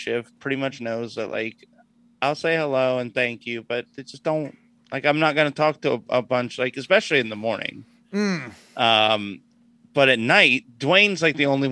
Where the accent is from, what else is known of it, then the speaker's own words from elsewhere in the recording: Florida, United States; Well, one, I grew up in Brevard County around a bunch of pill heads and crackheads.